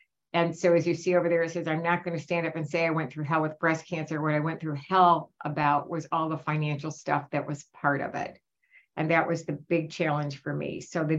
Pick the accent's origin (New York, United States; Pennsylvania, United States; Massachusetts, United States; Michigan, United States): Michigan, United States; Detroit; And I'm from Detroit, Michigan